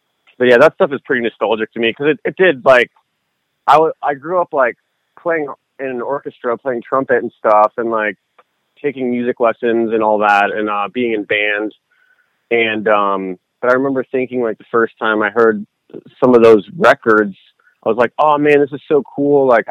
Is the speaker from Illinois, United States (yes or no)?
no; St. Louis, Missouri, United States; I grew up in the Midwest, but it was like right when I was in St. Louis.